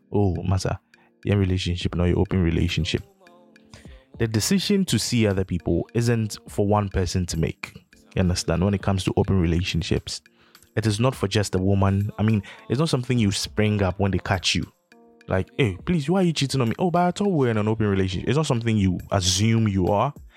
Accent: Ghana; Because I'm a Ghanaian, right? And I've lived all my life here

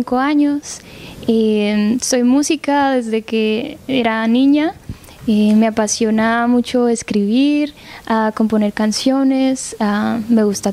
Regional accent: Palmira, Valle del Cauca, Colombia; born there; Yo nací en Palmira Valle.

